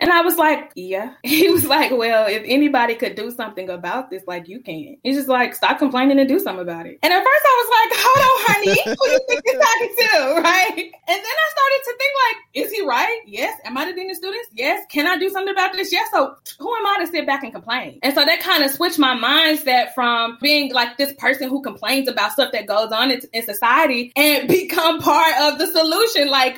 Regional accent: Memphis, Tennessee, United States; now in Nashville, United States; I'm originally from Memphis. When I first moved to Nashville, I wanted to get an education

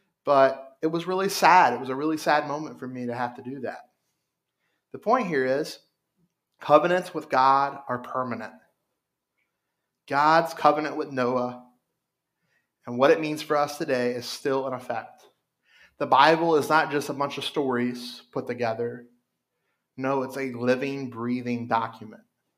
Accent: Louisiana, United States; I grew up on the Mississippi, so, and we knew after a certain point, like, it was not safe.

